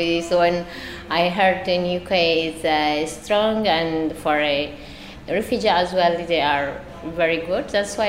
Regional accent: Eritrea; English is a second language; moved away as an adult; I'm from Eritrea.

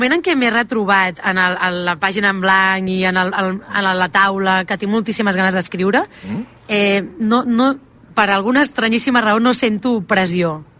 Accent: Barcelona, Catalonia, Spain; soc de Barcelona

